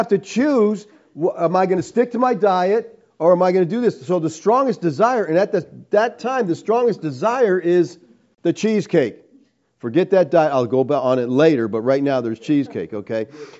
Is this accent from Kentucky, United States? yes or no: no; Pennsylvania, United States; We're from Pennsylvania, and they make something up there called sponge candy.